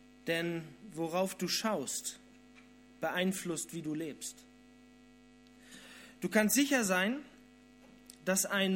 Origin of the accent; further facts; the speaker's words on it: Flensburg, Schleswig-Holstein, Germany; Ich komme aus Flensburg, der wohl beliebtesten Stadt Deutschlands.